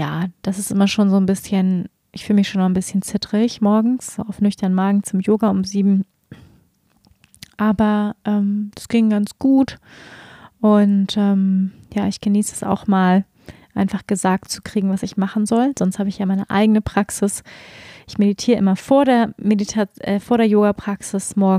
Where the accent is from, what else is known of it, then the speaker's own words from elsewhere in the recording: Germany; wir als Deutsche sind da ja sehr particular, ja sehr besonders, was unsere Frühstückskultur angeht